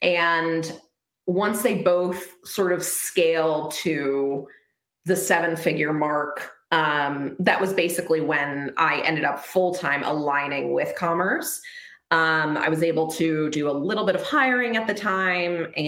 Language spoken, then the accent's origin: English; Manhattan, New York, United States; I'm a native New Yorker. I grew up in Manhattan, and I was like, okay, this is my hometown paper.